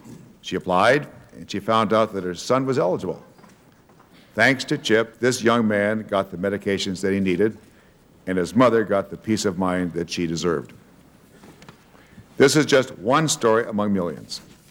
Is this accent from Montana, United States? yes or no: yes; Montana, United States; my home state of Montana has experienced an increase in the number of uninsured children